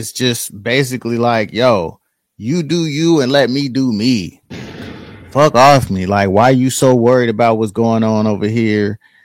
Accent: Virginia, United States; moved away as an adult; also born or lived in Wichita, Kansas; now in Austin, United States; But I'm from Virginia, by way of Wichita, Kansas. I was born in Wichita, Kansas. Been in Virginia. Like, I grew up in Virginia since the age of like 13. And currently I'm right here in Austin, Texas.

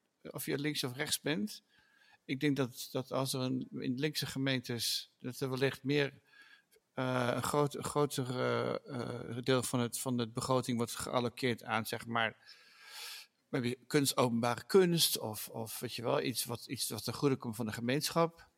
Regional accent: Groningen, Netherlands; Ik ben opgegroeid in Groningen en dat was zeg maar het bolwerk van het links denken en links plannen.

